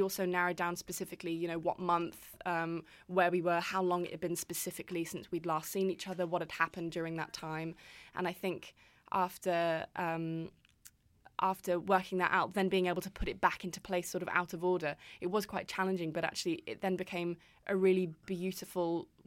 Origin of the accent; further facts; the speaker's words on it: England, United Kingdom; I'm from England.